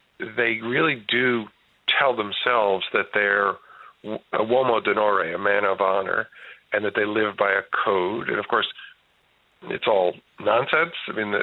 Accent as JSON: {"language": "English", "region": "New Jersey", "country": "United States", "tie": "born or raised there", "also_born_or_lived": "Yonkers, New York", "accent": "New York", "said": "we moved from Yonkers, New York, to just across the Hudson River when I was a kid, and I thought I was moving to another country, and I stuck out. I had a bit of a New York accent that the New Jersey kids didn't"}